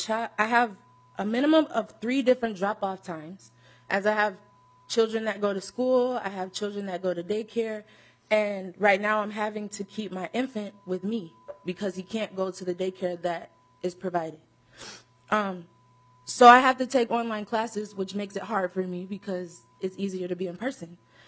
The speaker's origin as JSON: {"language": "English", "town": "Minneapolis", "region": "Minnesota", "country": "United States", "tie": "born or raised there", "said": "I am a first-generation college student, born and raised in Minneapolis, and a current student at MCTC, Minneapolis Community Technical College."}